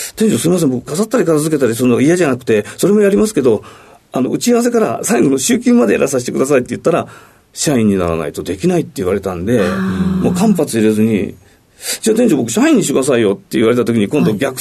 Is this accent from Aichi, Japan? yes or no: yes; Toyokawa, Aichi, Japan; moved away as an adult; also born or lived in Yamaguchi; 高校卒業するまでは愛知県で、はい、その後ちょっと大学の関係で山口県山口市というところに移り住んで